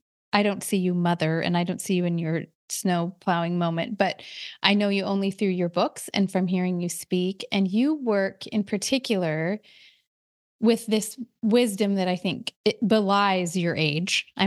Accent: Midwest, United States; So I am also a Midwesterner

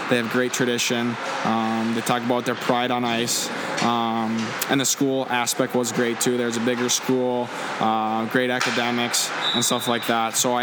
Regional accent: Minnesota, United States; growing up in Minnesota, it's a big hockey state, and I always watched the Gophers growing up.

